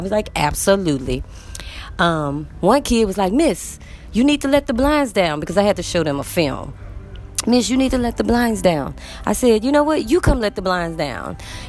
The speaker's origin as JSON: {"language": "English", "country": "United States", "said": "I'm actually from America. I'm actually from the United States."}